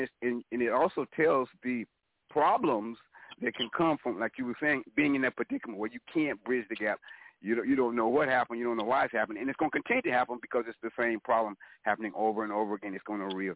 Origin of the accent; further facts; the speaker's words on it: New Mexico, United States; you know, I'm from New Mexico, so I speak Spanish, but my recollection of it is not like it used to be when I was immersed in it